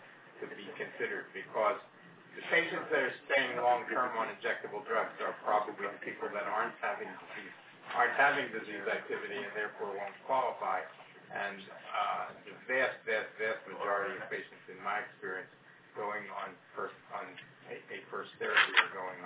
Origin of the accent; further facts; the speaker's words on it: New York, United States; or as a New Yorker, I like to call it MADA.